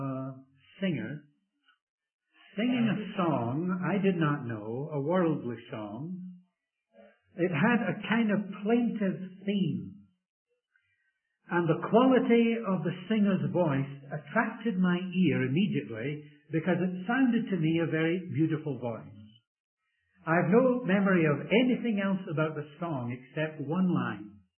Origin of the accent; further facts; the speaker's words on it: Scotland, United Kingdom; Being a Scot, I usually sit in a shopping center.